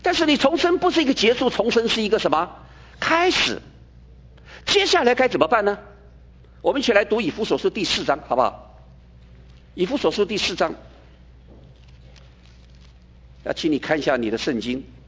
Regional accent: China; 我们中国人称它叫做良心，有没有？

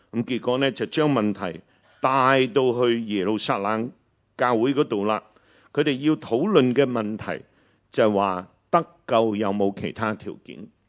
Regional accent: China

